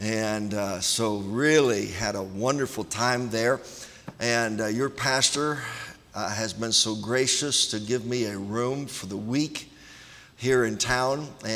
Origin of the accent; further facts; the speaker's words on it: Washington, District of Columbia, United States; born there; I guess I was born in Washington, D.C. And a very, very, very, very long time ago.